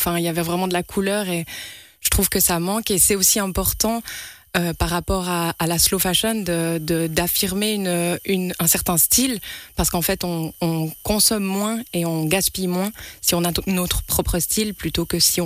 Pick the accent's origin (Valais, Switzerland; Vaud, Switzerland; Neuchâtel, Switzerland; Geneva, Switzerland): Vaud, Switzerland; Lavey; cette envie de revenir chez moi, parce que je viens d'ici, j'ai grandi à Lavey, j'habite au CP, et j'avais vraiment envie de revenir ici